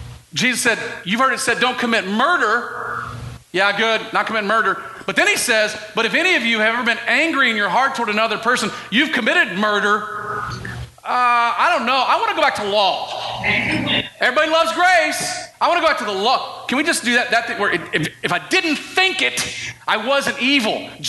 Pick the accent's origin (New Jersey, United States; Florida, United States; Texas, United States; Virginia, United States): Texas, United States; Dallas; I grew up in the South, right, which is the Bible Belt. I grew up in the belt buckle of the Bible Belt, Dallas, Texas.